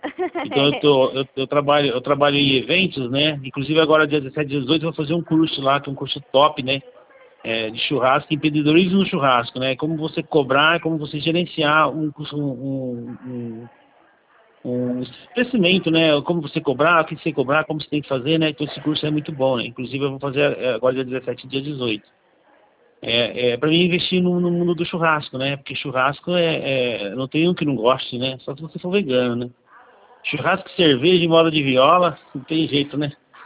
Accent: Tupã, São Paulo, Brazil; born there; É, eu nasci em Tupã aí.

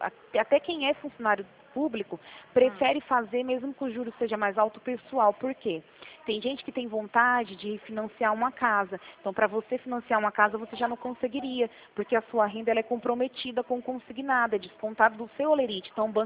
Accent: Rio Claro, São Paulo, Brazil; eu sou daqui de Rio Claro mesmo, tá? A gente não é de Central, não. A gente tá aqui de Rio Claro.

